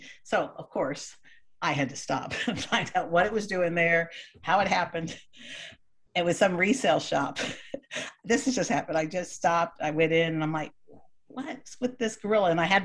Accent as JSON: {"language": "English", "town": "Pilot Point", "region": "Texas", "country": "United States", "tie": "born or raised there", "said": "I grew up in Pilot Point. I never saw there was a gorilla."}